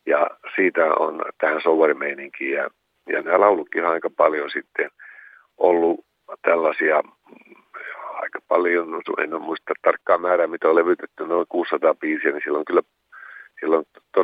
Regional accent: Tervola, Lapland, Finland; meillä siellä mun kotipaikka on Tervolassa, Tervolan Koivunkylä ja eli Rovaniemen ja Kemin välillä

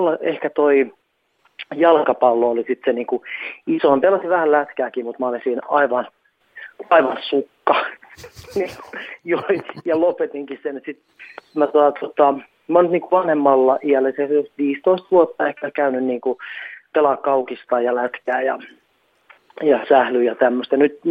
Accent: Nurmijärvi, Uusimaa, Finland; Mä oon Nurmijärven kotoisin. Siis se on kumminkin semmoinen myös niin kuin kylä.

